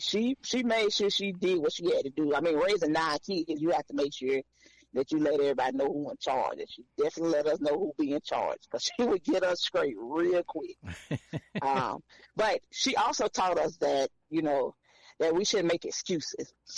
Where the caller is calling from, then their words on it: Hillsboro, Kansas, United States; So, I live in Hillsboro, Kansas. Just to give an idea, we are like 2 hours from Kansas City and an hour from Wichita.